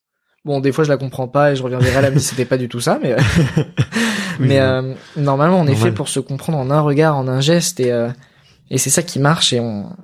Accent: Grenoble, Auvergne-Rhône-Alpes, France; j'ai patiné pendant 15 ans à Grenoble, je suis originaire de là-bas, j'ai grandi à Grenoble dans la patinoire Pôle Sud avec mes coachs

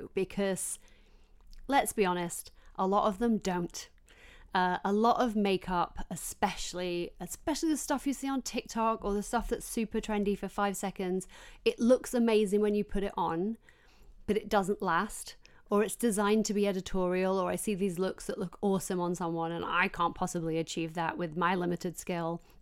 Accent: Yorkshire and the Humber, United Kingdom; I grew up working class in South Yorkshire

